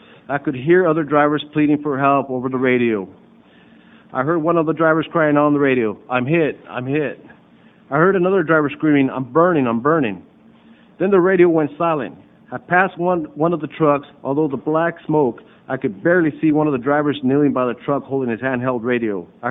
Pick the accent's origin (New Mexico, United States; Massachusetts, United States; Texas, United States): New Mexico, United States; Silver City; I am from Silver City, New Mexico.